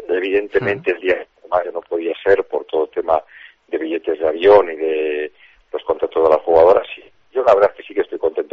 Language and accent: Spanish; Salamanca, Castile and León, Spain; estar tremendamente contentos como salmantinos